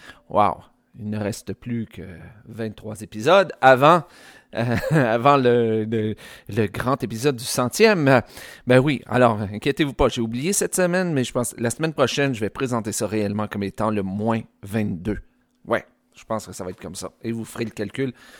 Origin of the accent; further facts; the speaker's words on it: Mont-Saint-Hilaire, Quebec, Canada; c'est une légende d'ici, de mon coin de pays, autour, ben, en fait, d'une légende du Mont Saint-Hilaire, en Montérégie, c'est au sud de Montréal, au Québec.